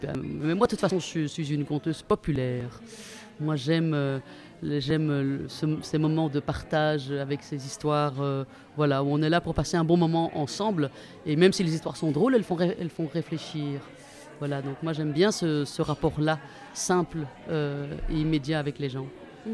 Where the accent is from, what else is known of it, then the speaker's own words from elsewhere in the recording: Brussels, Brussels-Capital Region, Belgium; Moi je viens de Bruxelles